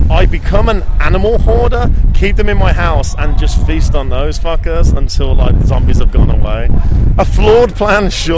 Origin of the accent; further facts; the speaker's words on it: England, United Kingdom; accent: English; I hail from England, as the ridiculous accent suggests.